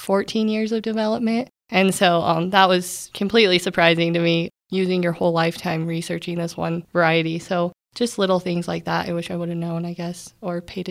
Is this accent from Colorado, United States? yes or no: yes; Monte Vista, Colorado, United States; I am originally from Monta Vista, born and raised. I went to Sargent High School, graduated in 2014. My dad was a potato grower.